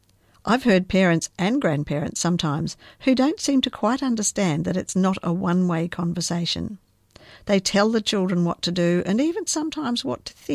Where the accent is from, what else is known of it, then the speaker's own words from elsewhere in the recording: Tasmania, Australia; also born or lived in Papua New Guinea; I grew up in Australia, in fact, in the little state of Tasmania, right down the very south of the mainland of Australia. When I was married, we lived for a few years in Papua New Guinea.